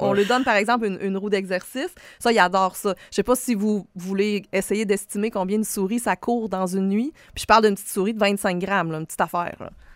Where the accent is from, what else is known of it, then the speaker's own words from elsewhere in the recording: Quebec, Canada; moved away as an adult; Moi, je viens du Lac-Saint-Jean, donc je suis partie de la maison tôt pour aller à l'université à Trois-Rivières